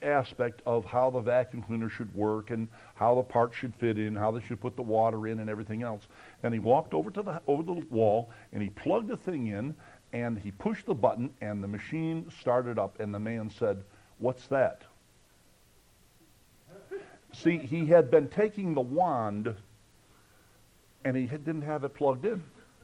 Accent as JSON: {"language": "English", "region": "Kentucky", "country": "United States", "said": "And I'm not a hillbilly, but I'm called one because I come from Kentucky."}